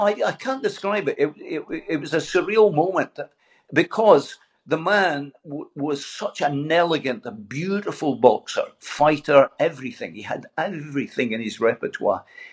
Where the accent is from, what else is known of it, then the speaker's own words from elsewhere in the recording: Dundee, Scotland, United Kingdom; I'm from Dundee originally